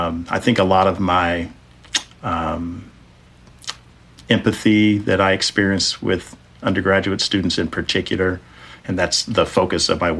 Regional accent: Texas, United States; I'm a Texan, a native Texan. I've lived in many other places. My dad was retired Air Force and worked for the FAA, so we did move quite a bit, but Texas was always home base

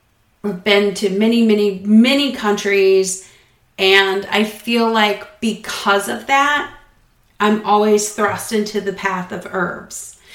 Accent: New Hampshire, United States; born there; And they were from Puerto Rico and I was born in the White Mountains of New Hampshire.

